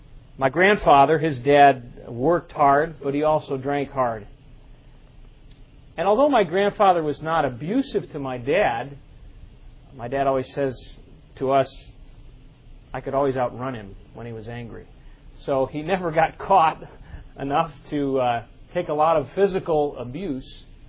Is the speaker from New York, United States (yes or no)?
no; Chicago, Illinois, United States; All of me and my siblings, we were all born in Chicago. And so Chicago was our home. Growing up in Chicago was really a wonderful experience.